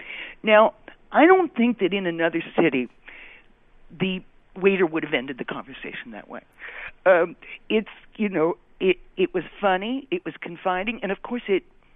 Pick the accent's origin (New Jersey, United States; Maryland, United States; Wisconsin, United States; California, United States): California, United States; Oakland; moved away as an adult; now in New York, United States; I didn't come here until I was in my mid-20s. I grew up in Oakland.